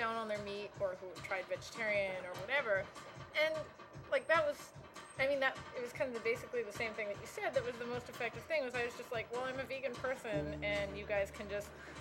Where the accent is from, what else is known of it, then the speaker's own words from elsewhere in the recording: Alberta, Canada; I'm from Alberta, which is a beefy place.